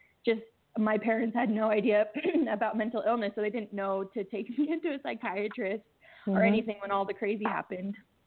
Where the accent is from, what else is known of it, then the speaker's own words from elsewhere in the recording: Mountain West, United States; So I am from the Rocky Mountains in the Mountain West, and I grew up here.